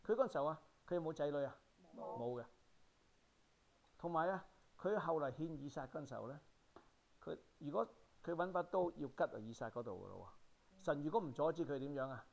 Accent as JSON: {"language": "Cantonese", "country": "China", "said": "我哋中國人分心啊"}